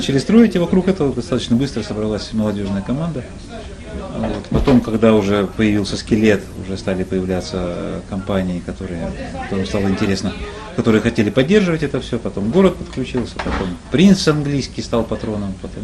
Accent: Saint Petersburg, Russia; в Петербурге, в моем родном городе

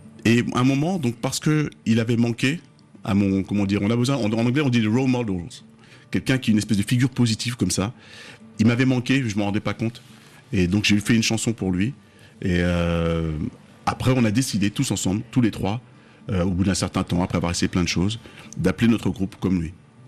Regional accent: France; born there; je suis né en France métropolitaine, je suis pas né au pays.

